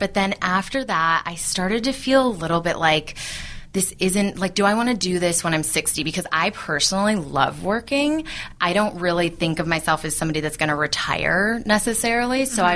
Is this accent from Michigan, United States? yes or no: yes; Michigan, United States; I'm from Michigan. I love Michigan. My whole family's there. But I went to Central Michigan University, which isn't even like an art school in itself.